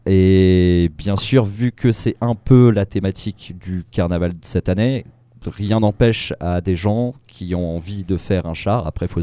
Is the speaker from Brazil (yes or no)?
no; Dunkirk, Hauts-de-France, France; J'habite à Lucandiwa, mais je viens de Dunkerque